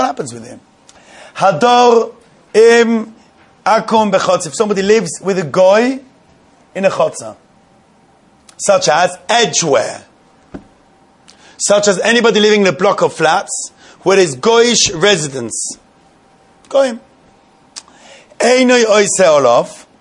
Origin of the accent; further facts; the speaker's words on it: Switzerland; Although I must say that I was brought up in Switzerland